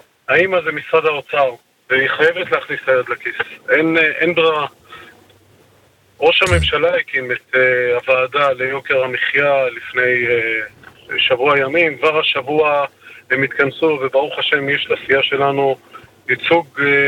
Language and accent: Hebrew; Kiryat Ata, Haifa District, Israel; אז אני מקריית אתא